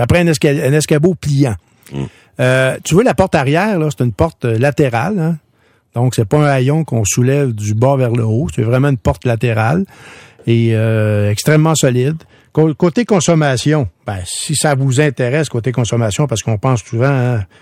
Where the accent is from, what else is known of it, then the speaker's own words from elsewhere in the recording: Quebec, Canada; Ben, nous, chez nous, en Québec, non.